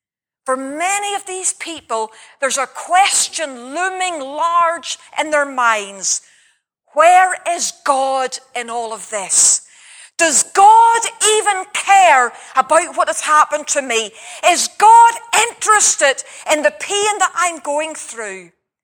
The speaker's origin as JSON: {"language": "English", "region": "Northern Ireland", "country": "United Kingdom", "tie": "born or raised there", "said": "Because I was brought up in County Antrim, the country or the county of the bog, I remember from my earliest days"}